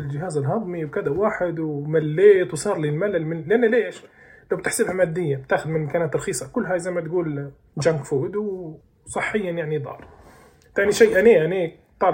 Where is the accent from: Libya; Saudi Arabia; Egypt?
Libya; من مواد تختلف عن اللي عندنا في ليبيا